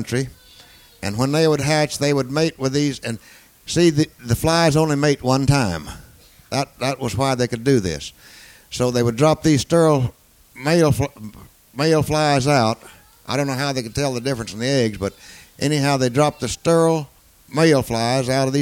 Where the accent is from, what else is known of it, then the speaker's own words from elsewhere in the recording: Texas, United States; And, of course, I was raised over in Texas, and I was used to them.